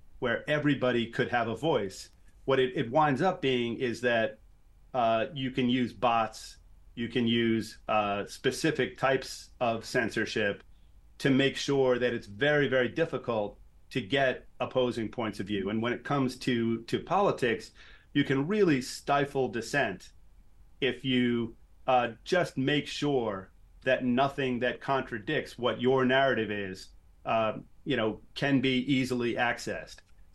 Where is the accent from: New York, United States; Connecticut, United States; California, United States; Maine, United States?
New York, United States; New York City; I mean, I grew up in New York City.